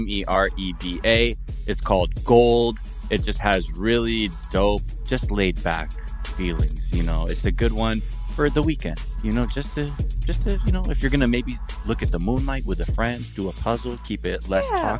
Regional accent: California, United States; I laughed because I'm from the Valley, as is Molly.

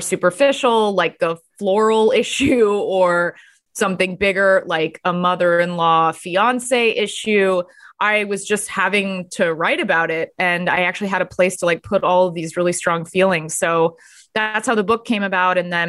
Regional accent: Texas, United States; also born or lived in Los Angeles / New York; I'm from Texas, but I lived in LA and New York.

